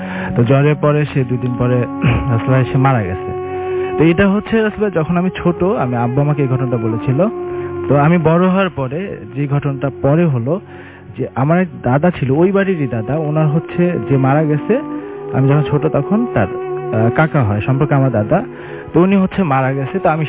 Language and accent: Bangla; Barisal, Barisal Division, Bangladesh; now in Rampura, Bangladesh; আমি হচ্ছে বরিশাল থেকে আসছি, জবের পারপাসে আমি হচ্ছে রামপুরে থাকি।